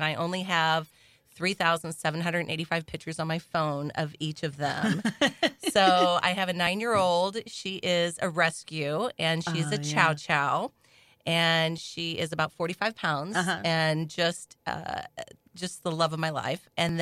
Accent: Festus, Missouri, United States; Now, I grew up in a small town south of St. Louis. I grew up in Festus.

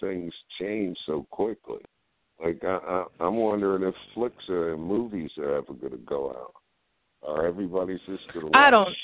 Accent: Queens, New York, United States; Look, we talked about growing up in Queens. I played high school basketball, and I thought I had some game.

